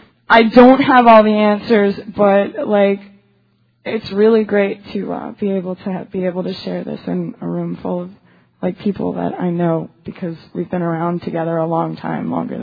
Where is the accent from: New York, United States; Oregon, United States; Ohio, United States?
New York, United States; New York City; I'm from New York City.